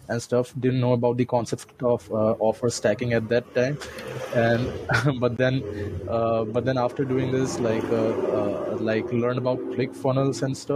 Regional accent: India; English is a second language; I'm from India, by the way.

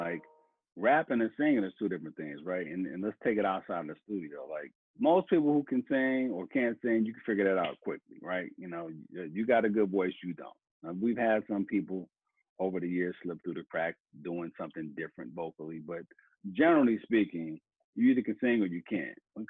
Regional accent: Cleveland, Ohio, United States; I was from Cleveland, Ohio. I was a new kid on the block, you know, and music was my refuge

